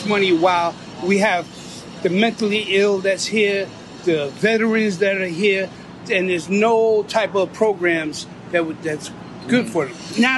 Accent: New York, United States; In New York, because I'm from New York

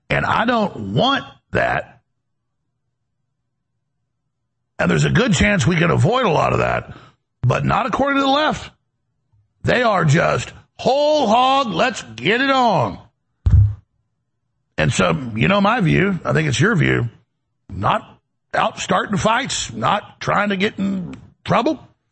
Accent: Texas, United States; Oh, but see, I'm from Texas is why that is.

